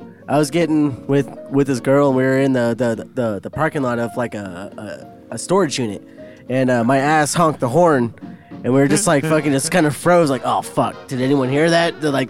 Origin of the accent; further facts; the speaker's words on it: Fallon, Nevada, United States; So, I came from Fallon, so there's plenty of desert to go have some fun in.